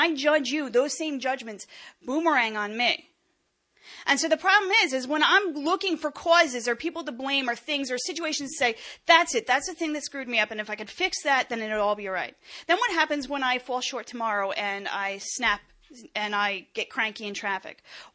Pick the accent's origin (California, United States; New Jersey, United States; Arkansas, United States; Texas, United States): New Jersey, United States; Bloomfield; I'm one of 5 children. I grew up in Bloomfield, New Jersey. My parents are wonderful people.